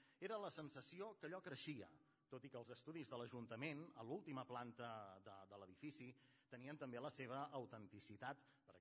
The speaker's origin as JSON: {"language": "Catalan", "town": "Taradell", "region": "Catalonia", "country": "Spain", "said": "Perquè jo sóc de Vic, malgrat que molts es pensi, no us penseu, i evidentment no em sorprèn que sóc de Taradell."}